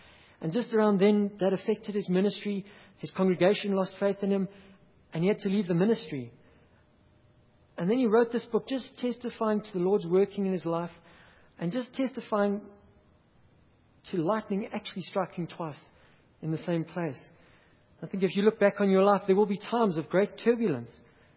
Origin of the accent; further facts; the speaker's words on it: KwaZulu-Natal, South Africa; I grew up in KwaZulu-Natal.